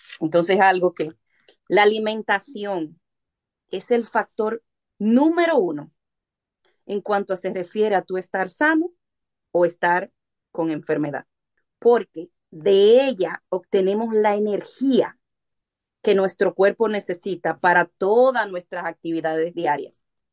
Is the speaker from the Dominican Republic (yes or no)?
yes; Dominican Republic; Yo soy dominicana. Bueno, ustedes son colombianos y más o menos es el mismo estilo.